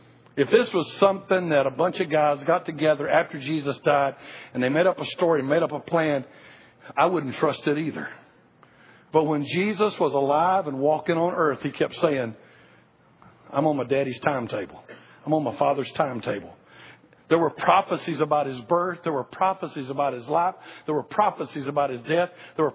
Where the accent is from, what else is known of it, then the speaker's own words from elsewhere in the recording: Georgia, United States; I said, well, I come from the United States in a place called Georgia.